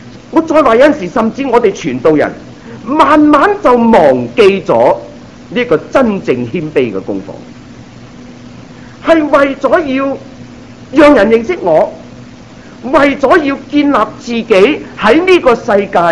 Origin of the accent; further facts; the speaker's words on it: Guangdong, China; 我们广东人通常怎么回答呢